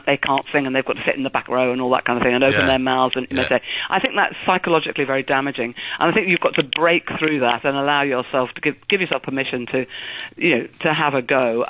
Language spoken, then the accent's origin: English; United Kingdom; I am British and 8:30 in the morning doesn't happen singing